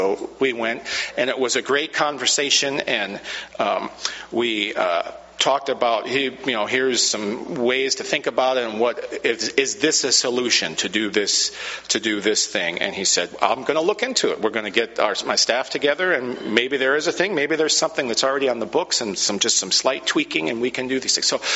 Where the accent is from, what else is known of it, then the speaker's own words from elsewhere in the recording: Camano Island, Washington, United States; Well, I grew up on Comano Island.